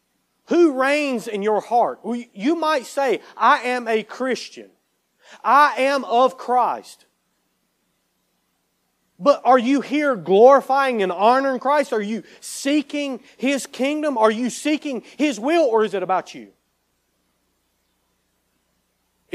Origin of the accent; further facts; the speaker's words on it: North Carolina, United States; I said, no, sir, I'm from North Carolina. Boy, you got a strong draw.